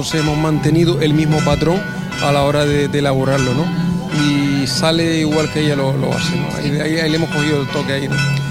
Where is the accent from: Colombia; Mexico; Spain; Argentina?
Spain; Las Palmas, Canary Islands; Somos de Las Palmas, de Gran Canaria.